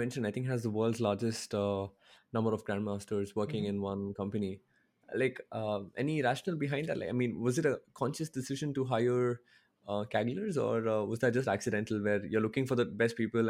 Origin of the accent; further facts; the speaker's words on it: Bangalore, Karnataka, India; I'm from Bangalore. Yeah, so I'm currently living in Bangalore.